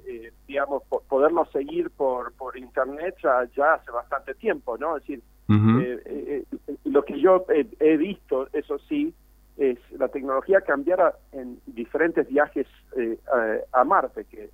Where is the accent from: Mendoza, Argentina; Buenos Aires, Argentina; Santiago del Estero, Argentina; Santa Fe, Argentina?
Buenos Aires, Argentina; also born or lived in Villa Regina; crecí en Buenos Aires.